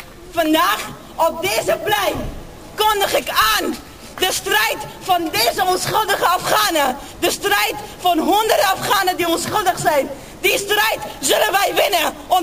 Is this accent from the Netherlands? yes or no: yes; Netherlands; Ik ben een Nederlandse.